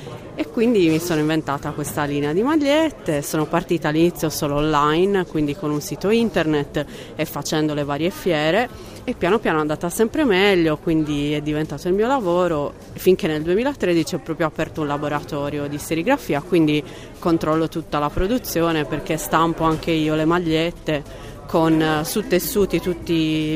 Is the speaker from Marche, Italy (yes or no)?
no; Olbia, Sardinia, Italy; also born or lived in Tuscany; Io sono sarda di Olbia, ho vissuto tanti anni in Toscana